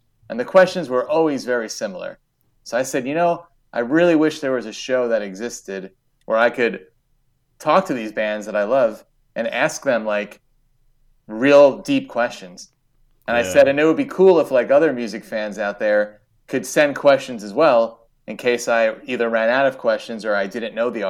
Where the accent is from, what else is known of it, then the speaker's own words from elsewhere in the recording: New York, United States; So I grew up on Long Island, and I had a very small circle of friends that listened to pop punk.